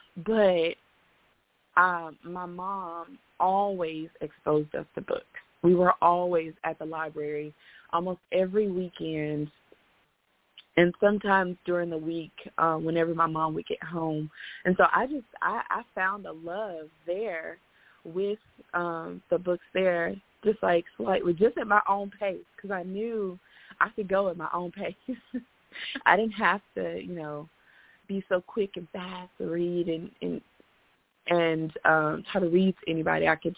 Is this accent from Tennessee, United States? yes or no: yes; Memphis, Tennessee, United States; I grew up in Memphis, Tennessee, actually.